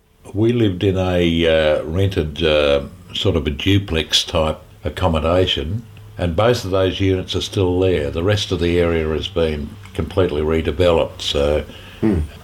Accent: Prahran, Victoria, Australia; also born or lived in Albert Park; Born in 1938 in July. And I was born in Albert Park and early years lived in a little place called Russell Street in Prahran.

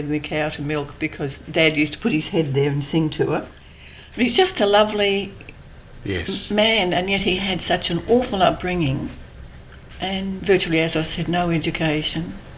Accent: Eltham, Victoria, Australia; also born or lived in Research; Well, I was born in 1935, and I was born in Eltham, and most of my life was spent in either Eltham or Research. We moved from Eltham to Research when I was about four, I think.

